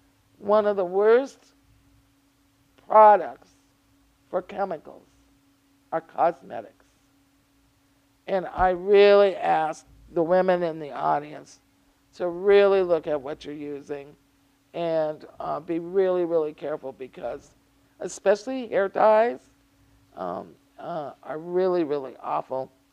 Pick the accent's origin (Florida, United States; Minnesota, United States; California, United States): Minnesota, United States; community in South Central Minneapolis is the poorest and most culturally diverse neighborhood in my home state.